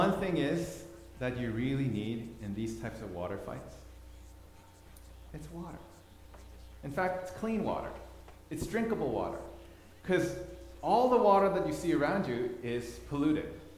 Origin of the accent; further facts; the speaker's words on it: Thailand; I grew up in Thailand, and Thailand has the best water parties.